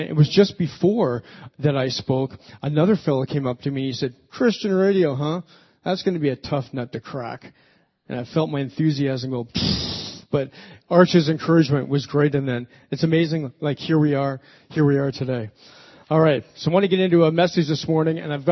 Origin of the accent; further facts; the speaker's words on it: Toronto, Ontario, Canada; I was telling them my story of working in Nashville and growing up in Toronto